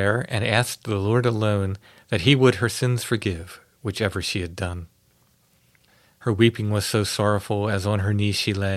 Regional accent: Maryland, United States; I had no Pennsylvania history growing up in Maryland.

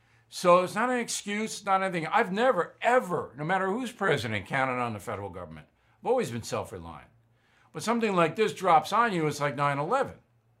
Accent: United States; As an American, not as a journalist or anything like that, I think the federal government's doing what it can do.

